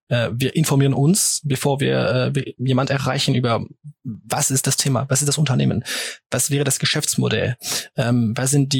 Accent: France; German is a second language; Auf Deutsch ein bisschen zusammen, wie du es erwähnt hast, bin ich Franzose.

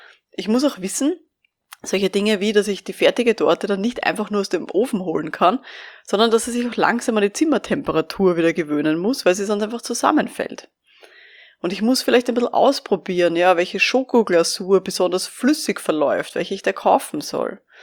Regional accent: Vienna, Austria; ich bin ja aus Wien

